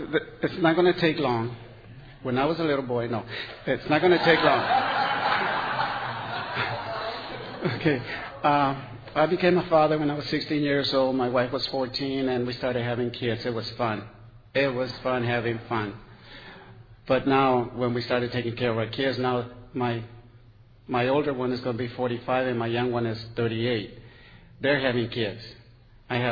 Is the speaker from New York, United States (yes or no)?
no; Anaheim, California, United States; I'm from Anaheim, California.